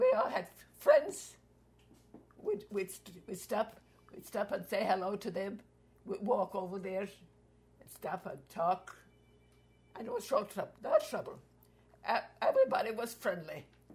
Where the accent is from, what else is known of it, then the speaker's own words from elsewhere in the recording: Ireland; And I grew up there. Uh-huh. As a child or as a baby, I was born in Ireland, right there, uh-huh. in the country.